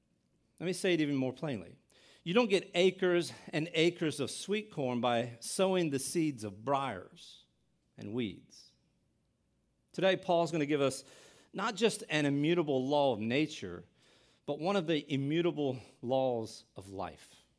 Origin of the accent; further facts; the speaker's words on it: Delaware, United States; It's a beautiful drive up the Eastern Shore to where I grew up in Southern Delaware.